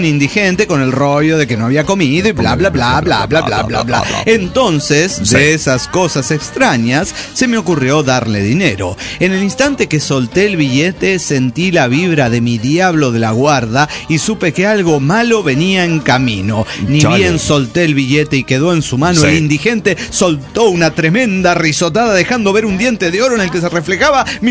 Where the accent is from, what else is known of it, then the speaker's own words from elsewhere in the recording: Monterrey, Nuevo León, Mexico; de Monterrey, Nuevo León, México.